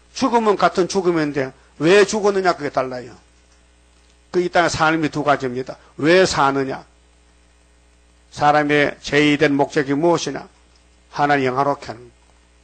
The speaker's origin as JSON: {"language": "Korean", "town": "Uiseong", "region": "North Gyeongsang", "country": "South Korea", "tie": "born or raised there", "said": "어저께 경상북도 의성 우리 고향인데 기차가요 중앙선 기차가요 탈선했어요."}